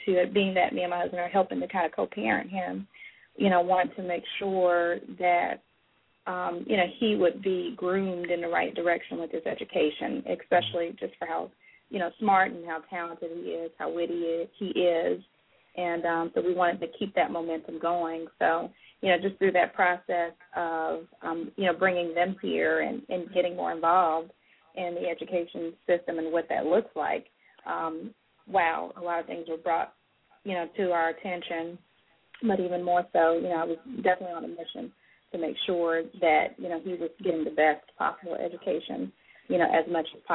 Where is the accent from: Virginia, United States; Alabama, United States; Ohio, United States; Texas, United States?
Alabama, United States; I moved my mom and my little brother here a couple of years ago. I'm originally from Alabama.